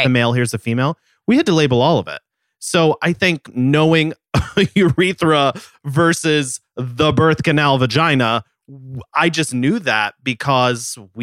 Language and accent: English; Dallas, Texas, United States; I grew up in Dallas, Texas.